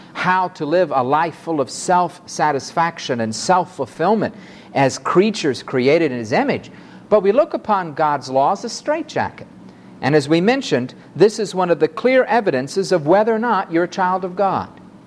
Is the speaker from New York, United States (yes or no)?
yes; New York City, New York, United States; Now, my wife and I, growing up in New York City, and particularly through her mom, we do get to go now and then to the Metropolitan Opera.